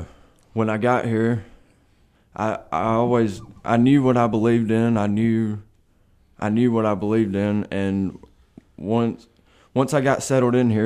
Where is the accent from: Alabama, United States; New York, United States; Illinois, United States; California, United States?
Alabama, United States; Coleman; from Coleman, Alabama. I'm 22 years old. I grew up with a mom who was on drugs and a dad who was in and out of prison.